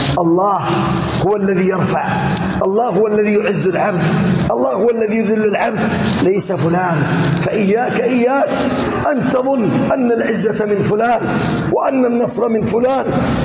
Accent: Yemen; لسنا في شك من ديننا ومن بلادنا اليمن اليمن الحبيب

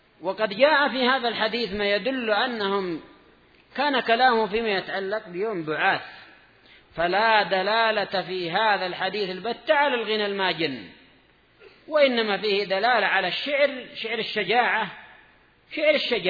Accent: Yemen; عندنا في اليمن يسمونه كذلك

